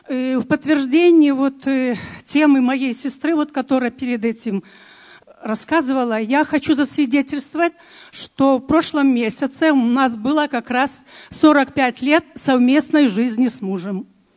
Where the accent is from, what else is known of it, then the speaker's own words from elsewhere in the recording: Belarus; Я из Белоруссии